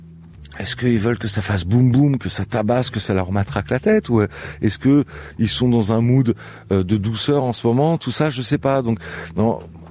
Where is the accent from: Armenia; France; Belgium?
France; en tant que Français